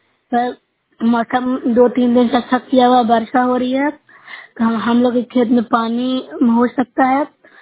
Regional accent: Bihar, India; मैं नूसा ब्लॉक से हूँ, जिला नालंदा से निवासी हूँ।

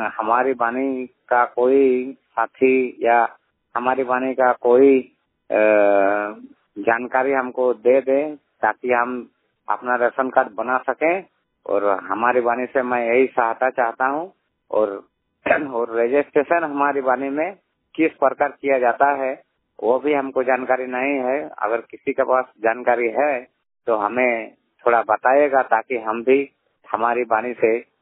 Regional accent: Beliapur, Jharkhand, India; मैं बेलियापुर का रहने वाला हूँ। मेरा राज्य झारखंड और जिला धनबाद क्षेत्र सिंदरी से मैं बोल रहा हूँ

